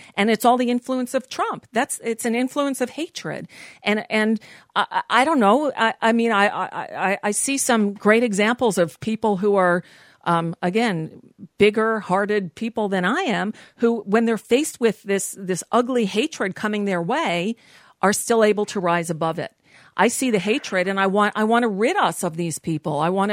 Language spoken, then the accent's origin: English; United States; as an American Jew, I'm a secular Jew. I don't practice any religion. I'm an atheist.